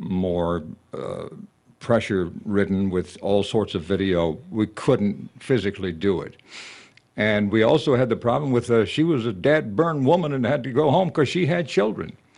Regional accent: Tennessee, United States; also born or lived in Detroit / Denver / Houston / New York; now in Louisiana, United States; I came here from Detroit, and prior to that, Denver, Houston, New York, Philadelphia. I'm a Tennessee native, but the god-awful pronunciations that I had to face here in Louisiana

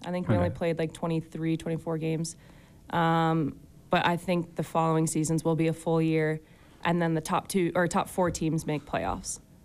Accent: Detroit, Michigan, United States; Long story short, I grew up in Detroit.

